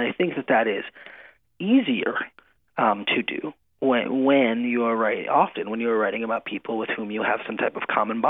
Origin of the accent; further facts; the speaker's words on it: Cleveland, Ohio, United States; In fact, we're from Cleveland, right?